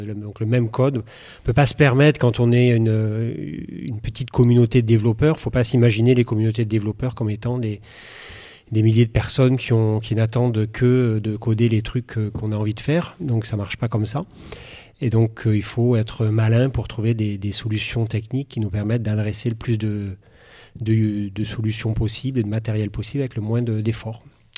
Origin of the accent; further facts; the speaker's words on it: Toulouse, Occitanie, France; moi je suis toulousain